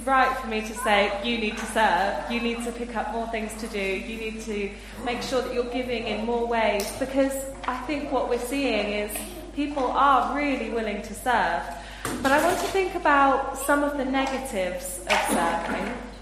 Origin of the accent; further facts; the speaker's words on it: United Kingdom; as British people and as Christians, it's often really hard to allow yourself to be served.